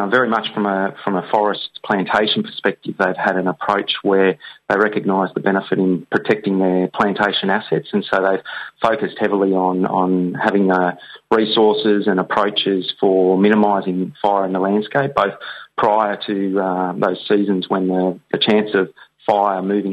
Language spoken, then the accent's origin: English; Western Australia, Australia; one from Victoria and I'm from Western Australia